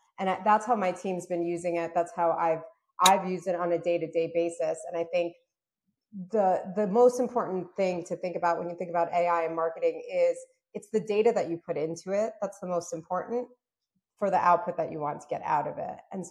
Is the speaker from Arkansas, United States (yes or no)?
no; New York, United States; also born or lived in Moscow, Russia; I was born in Moscow, Russia. My family immigrated to New York when I was around 4 years old.